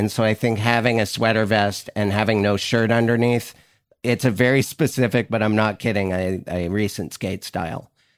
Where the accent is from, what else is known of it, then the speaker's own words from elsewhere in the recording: Montana, United States; We were on vacation in California. I'm from Montana originally.